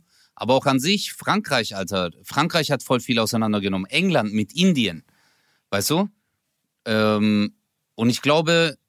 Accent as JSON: {"language": "German", "country": "Turkey", "said": "wenn ich schon als Türke Rassismus erlebe"}